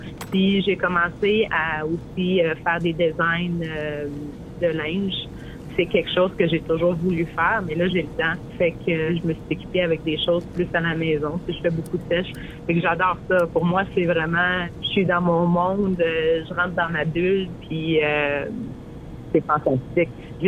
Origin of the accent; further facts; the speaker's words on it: Kuujjuaq, Quebec, Canada; Je viens du Nord, je viens de Coudjoie, mais je suis née à Québec parce qu'on n'avait pas vraiment le choix. Mes parents, ils ont déménagé là quand ma mère était enceinte. Mais j'avais pas un an encore quand on est retourné à Coudjouac. Pour moi, je considère Coudjouac comme ma ville natale.